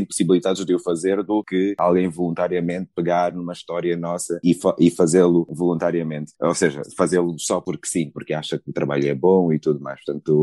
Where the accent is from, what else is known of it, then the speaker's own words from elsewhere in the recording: Angola; Portuguese is a second language; Eu não sou brasileiro, eu sou angolano. Só que cada vez que eu digo, sou de Angola, e a malta pergunta de onde é que é o meu sotaque.